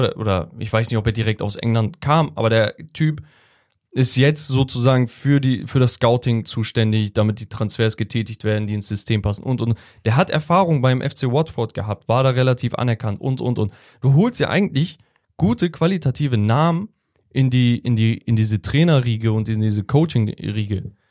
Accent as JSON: {"language": "German", "region": "Hamburg", "country": "Germany", "said": "also als Hamburger kann ich das Todes nachvollziehen, ne?"}